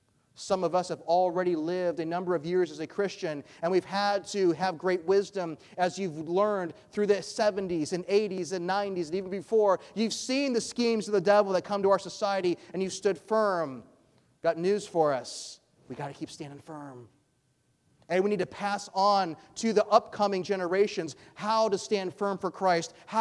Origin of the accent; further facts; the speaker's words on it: Georgia, United States; I grew up in Georgia.